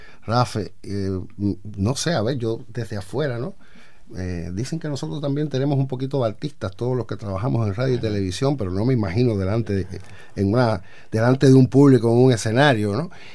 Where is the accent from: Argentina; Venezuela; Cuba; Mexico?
Cuba; porque nos toca, como cubanos, defender nuestra cultura.